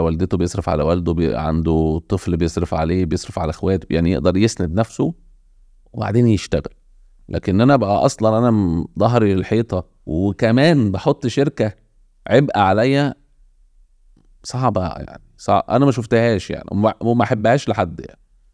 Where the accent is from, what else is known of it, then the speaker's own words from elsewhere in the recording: Cairo, Cairo Governorate, Egypt; ووالدتي من المنصورة برضو. بس ما عشتش في المنصوره يعني، هم نقلوا القاهره قبل ما انا اتولد. مولود في القاهره، متربي في حي الزمالك.